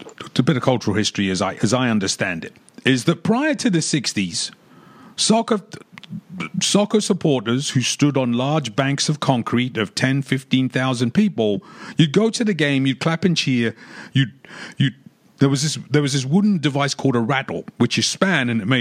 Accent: London, United Kingdom; and I'm from London, which is 3 hours away, and very different set of cultural influences.

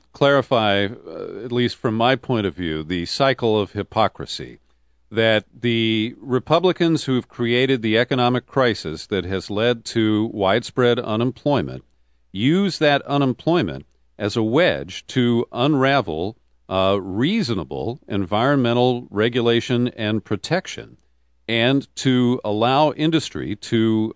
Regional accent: Cincinnati, Ohio, United States; smoke from a coal-fired plant on the Ohio River, where I grew up in Cincinnati, clearly flows over the river into Kentucky

